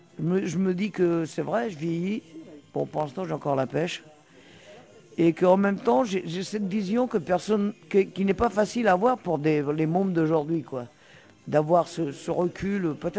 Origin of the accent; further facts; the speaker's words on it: Le Havre, Normandy, France; also born or lived in Italy; Enfin, je suis né en Italie, hein. De toute façon, je suis pas né en France, mais quand mon père émigré, il est venu vivre au Havre, travailler au Havre.